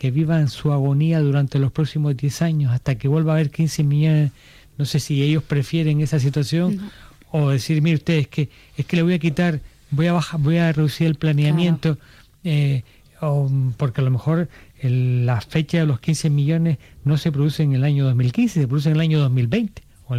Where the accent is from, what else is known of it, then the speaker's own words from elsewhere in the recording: Canary Islands, Spain; los otros 6 somos canarios que vamos y venimos